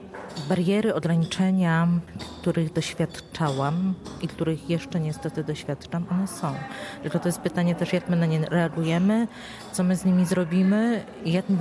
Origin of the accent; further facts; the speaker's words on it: Góra, Lower Silesian Voivodeship, Poland; moved away as an adult; now in Kraków, Poland; Ja nie pochodzę z Krakowa, pochodzę z małej miejscowości Góra koło Leszna. Przyjechałam do Krakowa kontynuować studia magisterskie i tak już zostałam.